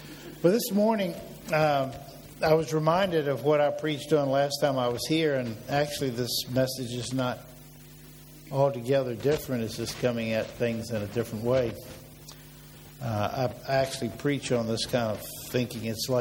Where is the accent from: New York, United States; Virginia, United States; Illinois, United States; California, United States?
Virginia, United States; Tappahannock; I grew up in Essex County. The next one was Middlesex, is Lancaster, Northumberland, Westmoreland. And then a few Indian names get mixed in. Our little town was called Tappahannock.